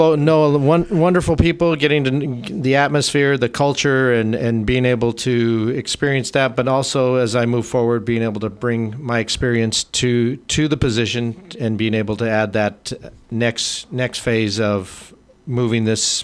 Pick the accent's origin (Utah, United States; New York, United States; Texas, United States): Utah, United States; also born or lived in Las Vegas, United States / New Mexico, United States; Born and raised in Utah, and then spent some time in Las Vegas, Nevada, working as a rec therapist, and then from there, educational background, New Mexico